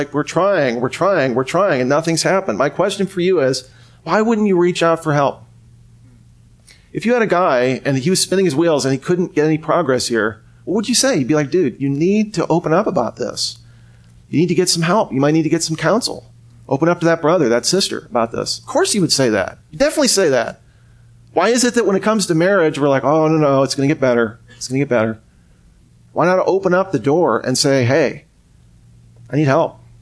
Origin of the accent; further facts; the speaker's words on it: Ireland; Because I'm Irish and that's how we deal with our emotions.